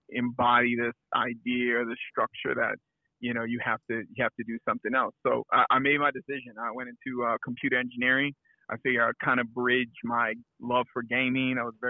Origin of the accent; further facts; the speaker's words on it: New Orleans, Louisiana, United States; I am from New Orleans, Louisiana.